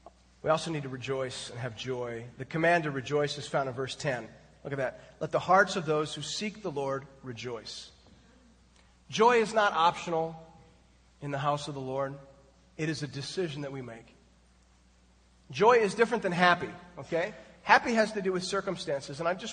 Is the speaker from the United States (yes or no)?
no; Canada; as a Canadian